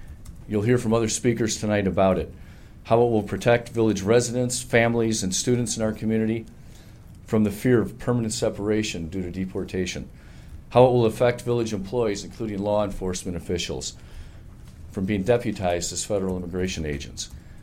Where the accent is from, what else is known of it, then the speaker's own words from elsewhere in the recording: River Forest, Illinois, United States; I was born and raised in River Forest, living my entire childhood here until going to college.